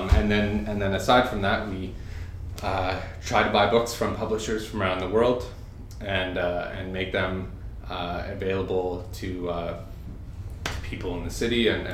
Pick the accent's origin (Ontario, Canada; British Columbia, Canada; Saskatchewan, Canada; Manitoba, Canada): British Columbia, Canada; Vancouver; Myself, along with Kellen Cardle, we're both from Vancouver, and we both went to Emily Carr University.